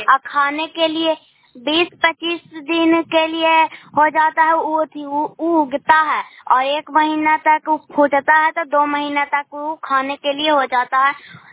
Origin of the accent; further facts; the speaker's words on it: Nalanda, Bihar, India; मैं नालंदा जिला के रहने वाली हूँ।